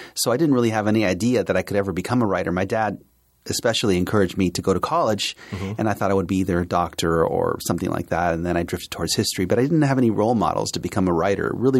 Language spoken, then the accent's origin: English; East Hollywood, California, United States; I grew up in East Hollywood, California, by the corner of Hollywood and Western, near where there's a metro station now.